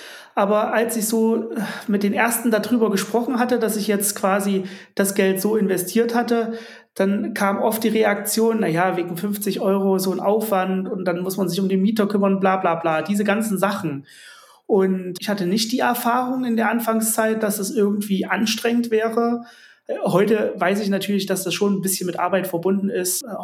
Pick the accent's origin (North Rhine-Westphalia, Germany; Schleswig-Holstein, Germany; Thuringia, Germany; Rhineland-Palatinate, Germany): Thuringia, Germany; Jena; der Garagenkomplex stand im größten Wohngebiet in Jena, wo ich herkomme. Es sind so etwa 13.000 Einwohner